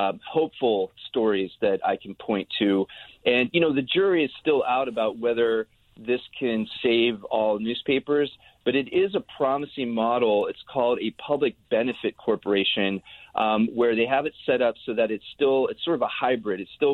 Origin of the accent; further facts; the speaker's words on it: Pittsburgh, Pennsylvania, United States; My hometown of Pittsburgh, the Post-Gazette now delivers 5 days a week instead of all seven.